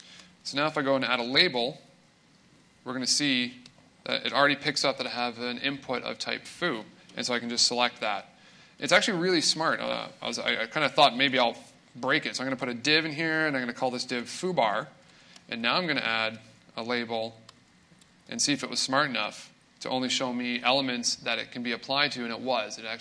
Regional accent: Kanata, Ontario, Canada; I always type Kanata because I'm from Kanata, Ontario.

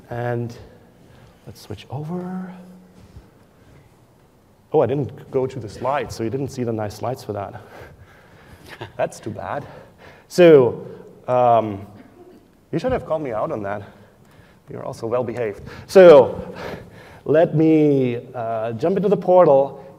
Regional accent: Germany; English is a second language; I'm from Germany

